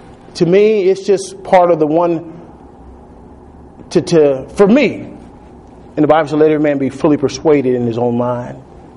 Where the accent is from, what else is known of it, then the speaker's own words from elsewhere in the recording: Texas, United States; The problem is I was from Texas, so Texans think they're their own country anyway, you know.